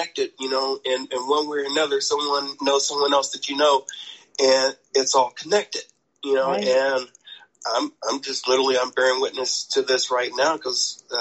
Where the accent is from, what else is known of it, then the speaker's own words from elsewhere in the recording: Kentucky, United States; But I also experienced that it is very much in my home state of Kentucky.